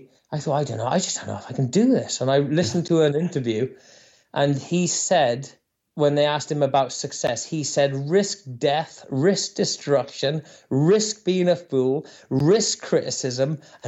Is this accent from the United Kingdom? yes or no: yes; Haverfordwest, Wales, United Kingdom; And I'd only just recently learned that Christian Bale was from my hometown, from Haverford West.